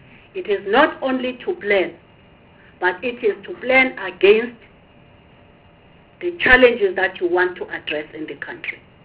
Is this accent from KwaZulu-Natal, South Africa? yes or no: yes; Harding, KwaZulu-Natal, South Africa; born there; like the roads where I was born in Harding.